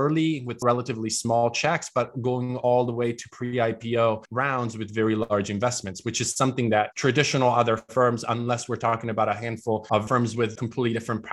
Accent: Milan, Lombardy, Italy; English is a second language; now in United States; So I was born and raised in Milan in Italy. So did not grow up in the States.

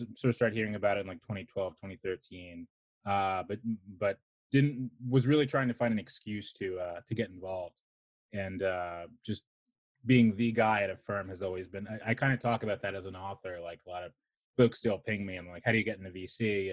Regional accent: Ardsley, New York, United States; Yeah, so born in New York City. Grew up just outside of the city in a small suburb called Westchester. For those familiar, it's a small 1 square mile town there called Ardsley.

